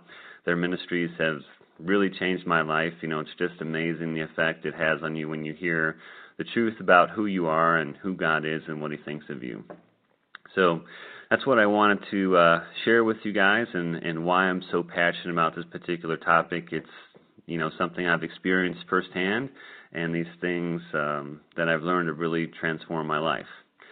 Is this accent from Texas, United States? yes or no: no; Detroit, Michigan, United States; But I grew up in the Detroit area